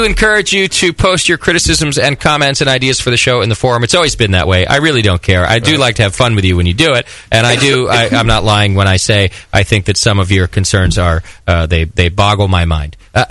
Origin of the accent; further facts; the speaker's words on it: Whittier, California, United States; I grew up in Whittier.